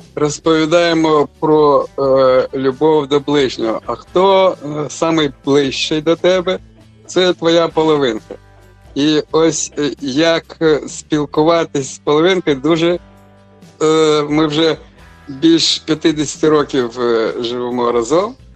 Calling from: Germany; Я з Німеччини, і … мою дружину Віра.

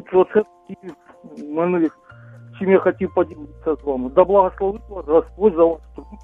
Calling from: Kharkiv Oblast, Ukraine; я з Харківської області.

